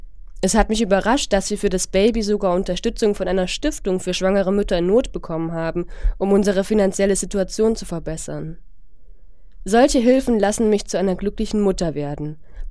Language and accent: German; China; German is a second language; moved away as an adult; now in Germany; Ich erinnere mich an den Moment meiner Ankunft vor 6 Jahren in diesem fremden Land. Am selben Tag, nur 10 Stunden früher, war ich noch in meinem Heimatland China, 8000 Kilometer weit entfernt von hier.